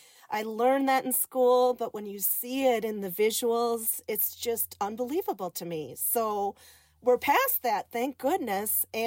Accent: Chicago, Illinois, United States; I just have to say real quick, I grew up in Chicago.

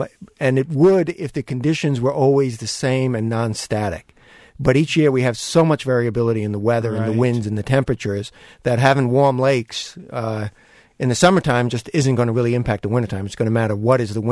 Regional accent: Brentwood, New York, United States; Oh, hey, I'm from Brentwood.

